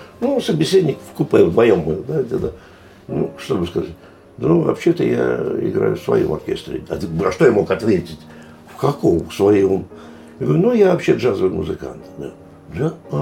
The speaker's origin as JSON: {"language": "Russian", "region": "Moscow", "country": "Russia", "tie": "born there", "said": "Моя мама жила в Москве, и я вообще родился в Москве"}